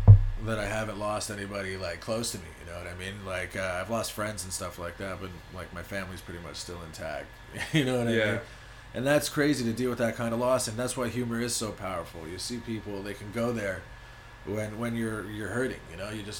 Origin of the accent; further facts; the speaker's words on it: Mississauga, Ontario, Canada; now in Montreal, Canada; I grew up in Mississauga to British folk, and it was great, man. I moved to Montreal in 2008, and I love it here. This is my new hometown.